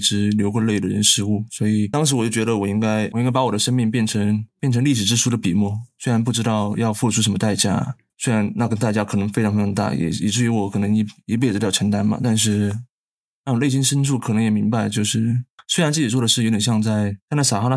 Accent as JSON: {"language": "Chinese", "town": "Guiyang", "region": "Guizhou", "country": "China", "said": "我就是贵阳人，我和你们站在一起，我就是贵阳的一份子。"}